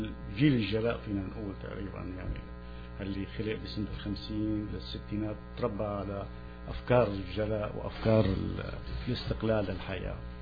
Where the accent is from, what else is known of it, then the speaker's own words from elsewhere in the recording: Damascus, Damascus Governorate, Syria; also born or lived in Suwayda; أنا من مواليد هذيك المنطقة الحقيقة، أنا مواليد السويدة يعني، وعشت في دمشق كل حياتي.